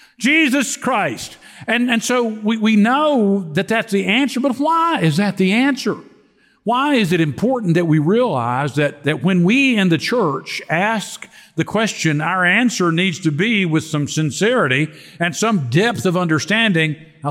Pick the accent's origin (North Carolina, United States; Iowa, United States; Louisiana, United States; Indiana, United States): Louisiana, United States; you think because I'm from Louisiana, I have to be an LSU fan.